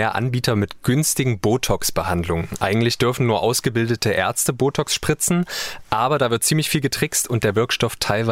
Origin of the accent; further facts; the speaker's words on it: Halle an der Saale, Saxony-Anhalt, Germany; das waren Menschen aus meiner Heimatstadt Halle an der Saale.